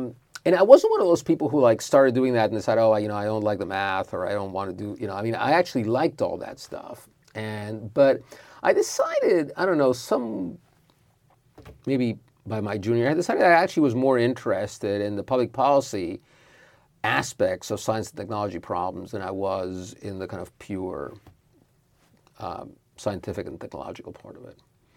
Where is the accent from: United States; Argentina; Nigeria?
Argentina; first language Spanish; English is a second language; I grew up in Argentina. Spanish mm-hmm. is my native language.